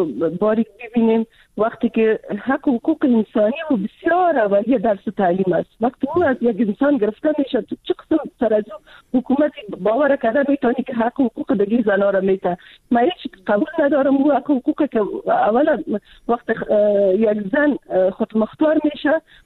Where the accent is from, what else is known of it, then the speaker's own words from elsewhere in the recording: Afghanistan; من خودم از یک منطقه پشتونشین افغانستان هستم